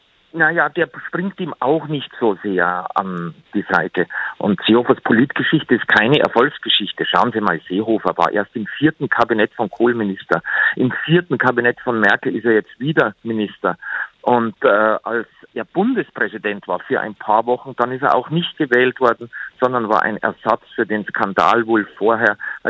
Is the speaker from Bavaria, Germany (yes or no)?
yes; Bavaria, Germany; Ich denke dabei als Bayer an die hessische Grenze.